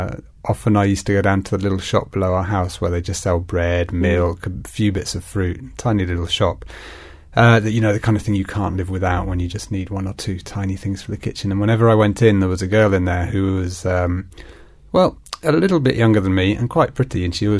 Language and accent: English; England, United Kingdom; And I go, look, I'm English.